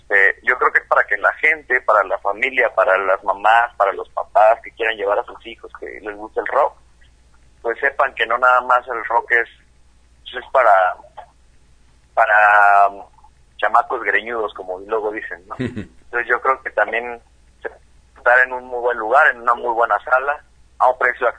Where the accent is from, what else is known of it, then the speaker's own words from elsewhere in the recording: Oaxaca, Mexico; la banda es de Cancún, yo soy de Oaxaca, de Monterrey